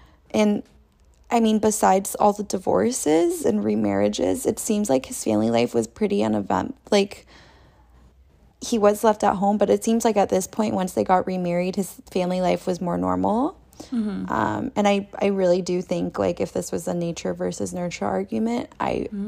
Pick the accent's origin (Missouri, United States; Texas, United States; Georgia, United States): Texas, United States; I should know that because I am literally from Texas and I have driven through this town.